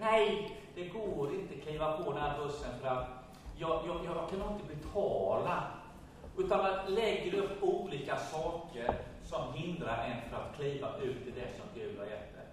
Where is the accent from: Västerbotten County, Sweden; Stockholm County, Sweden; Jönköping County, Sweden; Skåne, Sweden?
Jönköping County, Sweden; Jönköping; Jag är född i Jönköpings största loserfamilj.